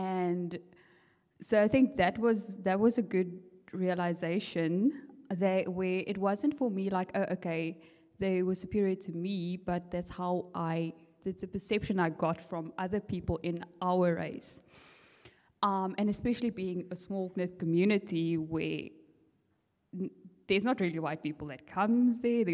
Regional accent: Nababeep, Northern Cape, South Africa; So I grew up in the Northern Cape in a town called Nababi, which I'm sure like half the people here hasn't heard about. It's extremely Afrikaans, but colored Afrikaans. And Northern Cape colored Afrikaans.

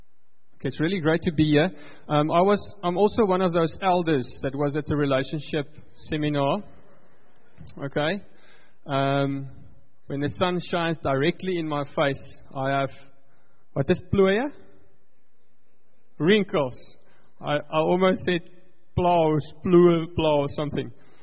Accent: Free State, South Africa; I come from the Free State, okay?

